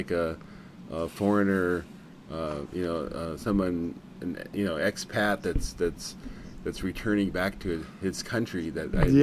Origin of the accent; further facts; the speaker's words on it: Mexico City, Mexico; me being an American kid growing up in Mexico City